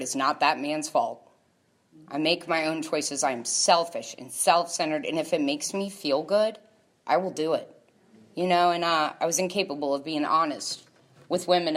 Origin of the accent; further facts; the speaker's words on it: New Orleans, Louisiana, United States; I am from New Orleans, Louisiana.